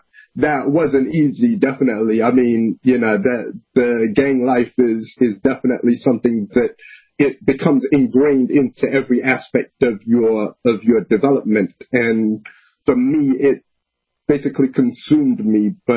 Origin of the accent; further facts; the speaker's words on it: Brooklyn, New York, United States; I grew up in Brooklyn, New York, so in the 1990s